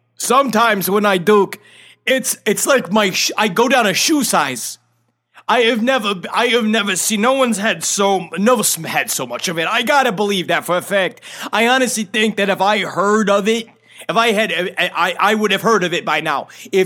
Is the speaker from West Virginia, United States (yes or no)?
no; Forest Hills, New York, United States; I'm from Forest Hills. All right, I got street training, okay?